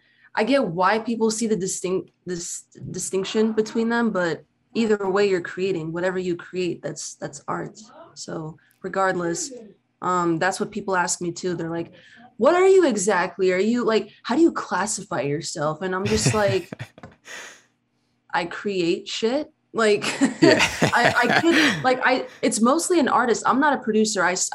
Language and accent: English; Wildomar, California, United States; I'm from Wildomar. No one knows where the fuck Wildomar is.